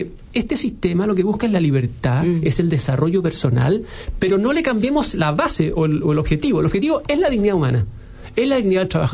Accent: Chile

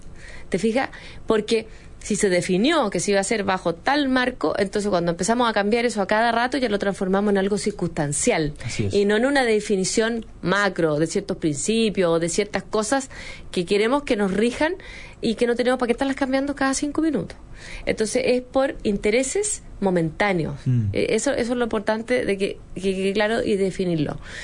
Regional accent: Chile

